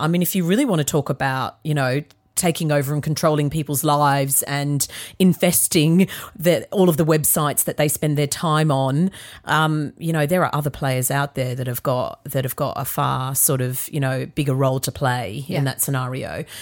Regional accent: Australia; accent: Australian; I'm going to blame it on my Australian accent.

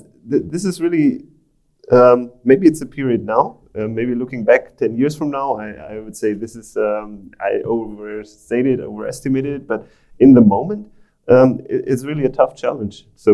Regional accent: Germany; I'm from Germany

